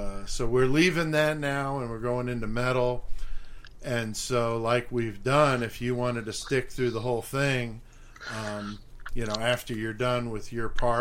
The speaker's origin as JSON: {"language": "English", "region": "East Coast", "country": "United States", "tie": "born or raised there", "lives_now": "Midwest, United States", "said": "growing up on the East Coast, It's a lot different. I remember even just moving here to the Midwest."}